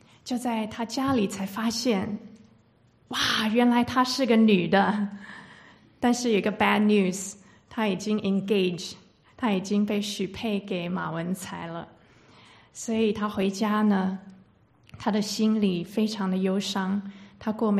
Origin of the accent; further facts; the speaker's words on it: Taiwan; 我小时候是在台湾长大，我的妈妈是中国人，我的爸爸是美国人，